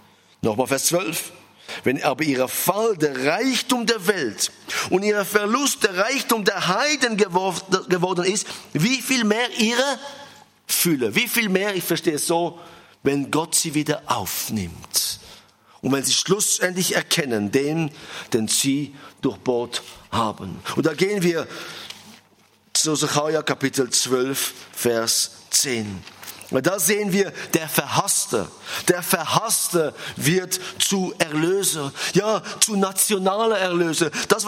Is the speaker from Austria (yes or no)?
no; Israel; Ich bin in Israel aufgewachsen, Geschwister. Es ist nicht immer so einfach in Israel.